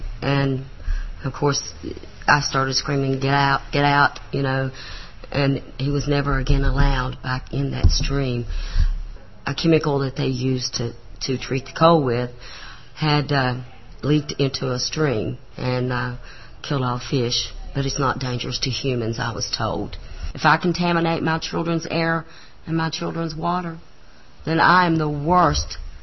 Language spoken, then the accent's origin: English; Marfork, West Virginia, United States; now in Coal River, United States; I'm from Coal River, West Virginia, originally from Marfork. I moved 2 years ago because Massey Energy Coal Company moved into my hollow at Marfork.